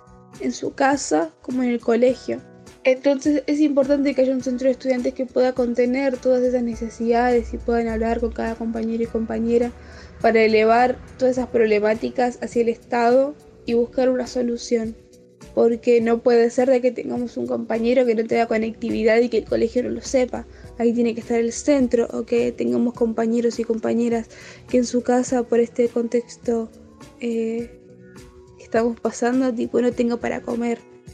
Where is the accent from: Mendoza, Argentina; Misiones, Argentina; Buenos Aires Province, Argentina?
Buenos Aires Province, Argentina; Berazategui; Soy de Berazategui, provincia de Buenos Aires.